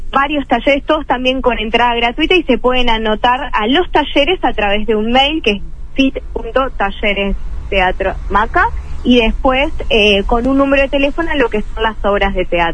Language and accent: Spanish; Montevideo, Uruguay; now in Maldonado, Uruguay; Yo soy de Montevideo, pero realmente estar conviviendo acá con los artistas me ha hecho conocer muchísimos elencos muy buenos.